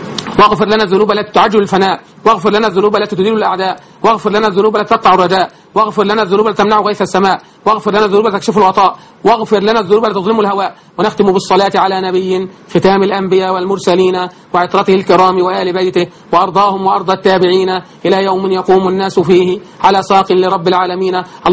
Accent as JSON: {"language": "Arabic", "country": "Egypt"}